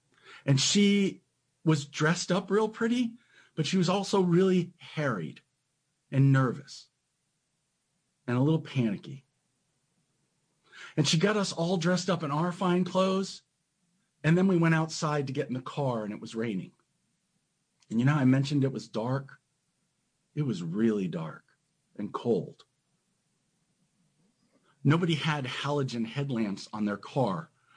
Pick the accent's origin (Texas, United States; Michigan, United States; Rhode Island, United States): Rhode Island, United States; Providence; moved away; I was from Providence, Rhode Island, a relatively big city with giant history, and we were moving to this little rural town that barely had streetlights.